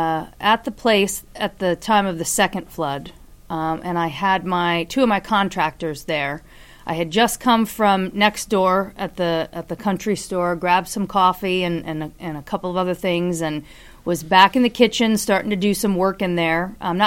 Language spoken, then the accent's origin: English; Williamsport, Pennsylvania, United States; So born and raised in Williamsport, Pennsylvania.